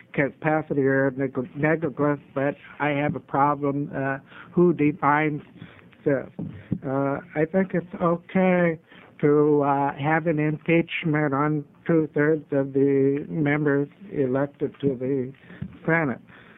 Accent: Portland, Oregon, United States; I'm from Portland, Oregon, Multnomah County, District 19.

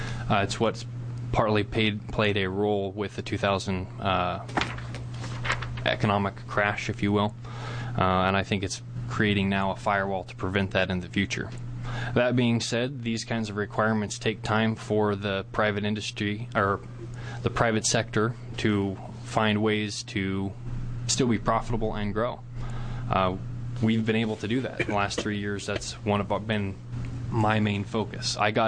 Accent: Roseburg, Oregon, United States; born there; now in Albany, United States; I was born in Roseburg, Oregon. I currently live in Albany.

